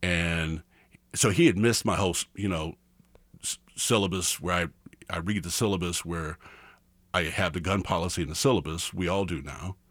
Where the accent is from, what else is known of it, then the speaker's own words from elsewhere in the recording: Kansas, United States; I grew up in Kansas. And so Kansas, I'm not a professor that came from out of state and just happened to take a job here. I grew up in Kansas.